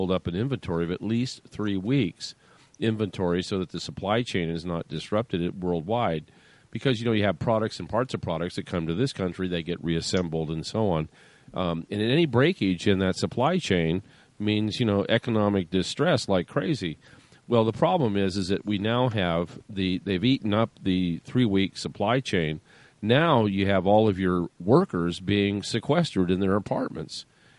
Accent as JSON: {"language": "English", "region": "California", "country": "United States", "said": "and I'm speaking as a Californian, and why we're doing all of New California."}